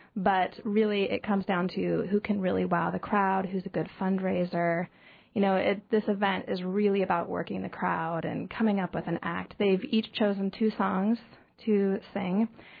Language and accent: English; Ketchikan, Alaska, United States; and I hail from Ketchikan.